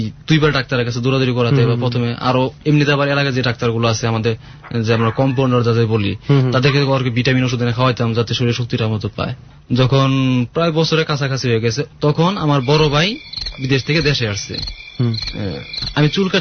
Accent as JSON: {"language": "Bangla", "town": "Gazipur", "region": "Dhaka Division", "country": "Bangladesh", "said": "আমার বাড়ি হয়েছে গাজীপুরে সদরে, আমার বাড়ি।"}